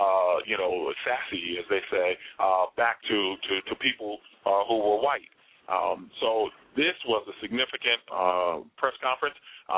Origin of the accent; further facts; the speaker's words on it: Detroit, Michigan, United States; from Detroit, Michigan.